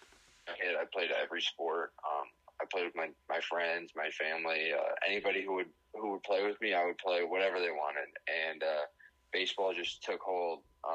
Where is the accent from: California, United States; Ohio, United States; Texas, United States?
Ohio, United States; Cleveland; So, I'm born and raised in Cleveland, Ohio. To St. Ignatius High School in Cleveland